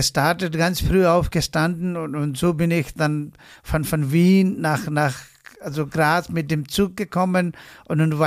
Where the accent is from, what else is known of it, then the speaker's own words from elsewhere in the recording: Terai, Nepal; Ich bin also angekommen, bin ich in Terai geboren und dort meine ganze Kindheit verbracht.